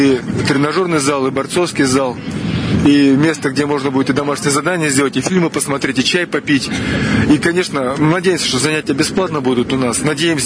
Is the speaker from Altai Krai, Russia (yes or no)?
yes; Altai Krai, Russia; я с Алтая сам